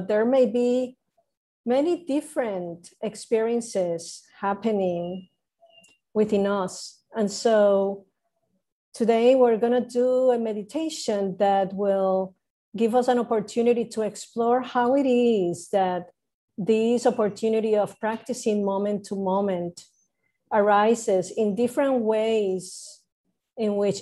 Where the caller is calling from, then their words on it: Puerto Rico; I'm calling in from Boriquen, Puerto Rico, the land of the Taínos peoples.